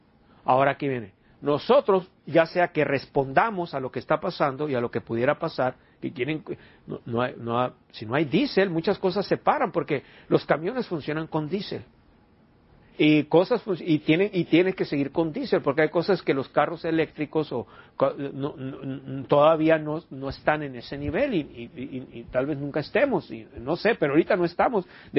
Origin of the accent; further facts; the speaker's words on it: Sonora, Mexico; No más si soy de Sonora, quiero carne, bien, ajá.